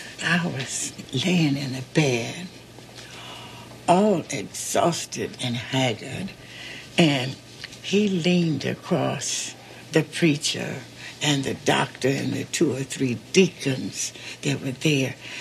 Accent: Brownsville, Tennessee, United States; born there; Well, I was born in Brownsville, Tennessee, July the 26th, 1887.

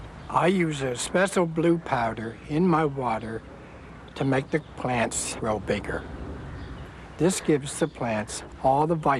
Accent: Windsor, Nova Scotia, Canada; from Windsor, Nova Scotia, where I've grown some of the world's largest pumpkins.

